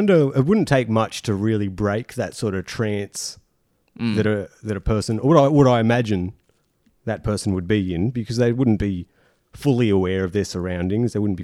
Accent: Australia; Like being Australian, doing an Australian podcast and then talking about the movie Chopper.

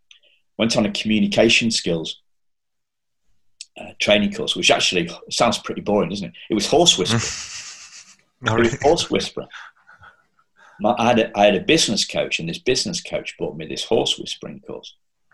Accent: Wrexham, Wales, United Kingdom; born there; Anyway, then found out that I was born in Wrexham.

